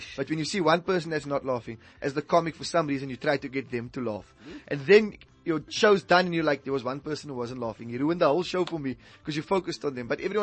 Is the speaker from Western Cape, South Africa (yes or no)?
yes; Cape Town, Western Cape, South Africa; I'm from Cape Town.